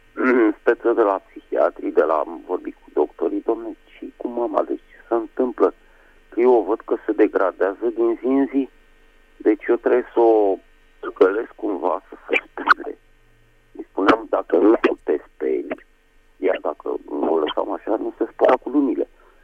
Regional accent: Bucharest, Romania; din București

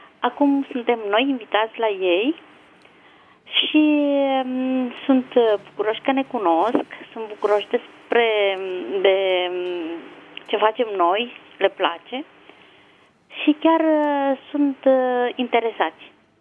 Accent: Constanța, Constanța County, Romania; sunt din Constanța.

